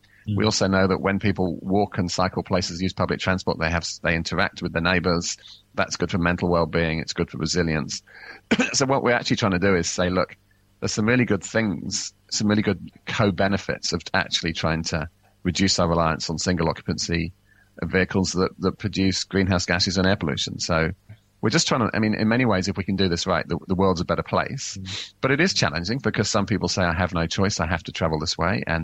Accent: England, United Kingdom; I grew up in England. We never had this sort of heat.

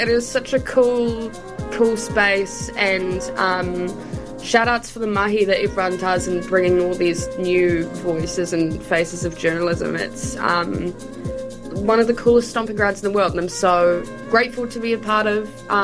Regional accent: Dunedin, Otago, New Zealand; I grew up near Stunedin affiliated and then, like, did uni there.

